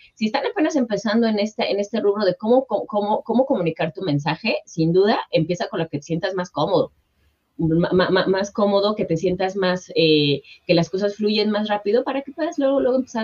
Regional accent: Mexico; siendo mexicana en crisis, llevo 37 años, ¿no? Todos los que vivimos en Latinoamérica hemos crecido con crisis

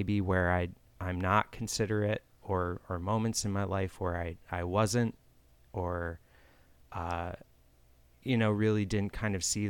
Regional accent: Cambridge, New York, United States; my hometown where I grew up, called, it's Cambridge, New York, which is right by, it's kind of on the border of New York and Vermont.

